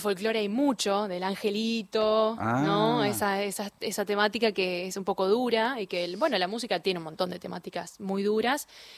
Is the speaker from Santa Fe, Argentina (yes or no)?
yes; Rafaela, Santa Fe, Argentina; also born or lived in Córdoba / Rosario; los primeros años de mi vida los pasé en Córdoba, después en Rafaela, en mi ciudad natal, después me fui a estudiar a Rosario, y después me vine acá